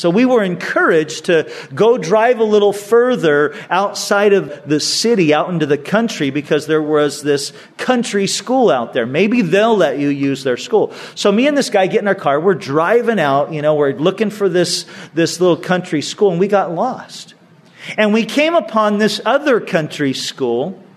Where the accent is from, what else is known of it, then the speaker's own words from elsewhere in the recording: California, United States; now in Vista, United States; Now, I grew up in Orange County. That was my roots. That's where I grew up.